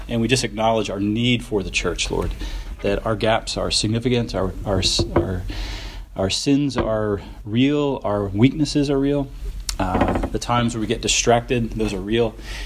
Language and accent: English; Atlanta, Georgia, United States; about a quarter mile away from where I grew up in Atlanta.